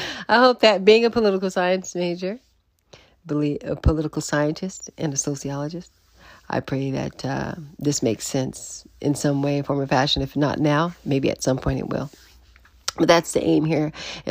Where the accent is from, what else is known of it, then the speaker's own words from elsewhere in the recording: Los Angeles, California, United States; Oh, I'm from Los Angeles. Sorry, guys. You might not be aware of that news.